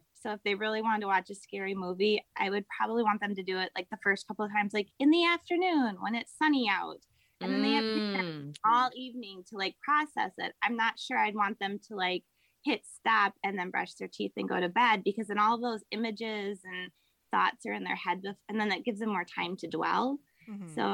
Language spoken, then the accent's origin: English; Wisconsin, United States; I should say, I grew up in Wisconsin, and they're very open with alcohol.